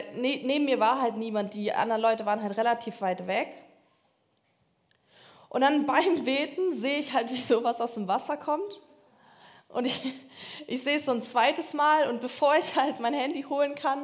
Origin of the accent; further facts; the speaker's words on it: Baltic coast, Germany; Da war ich in meiner Heimat an der Ostsee